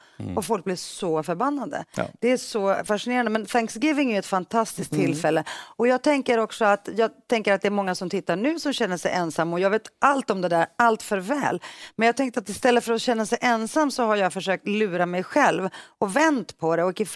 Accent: Stockholm, Stockholm County, Sweden; jag växte upp i Rinkeby.

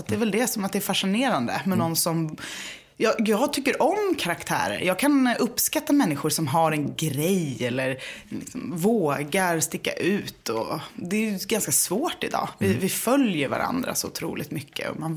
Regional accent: Gothenburg, Västra Götaland County, Sweden; now in Stockholm, Sweden; känslostyrd människa som bor med min man och mitt barn och vår katt på Södermalm i Stockholm. Och jag är uppvuxen i Göteborg med konstnärsföräldrar.

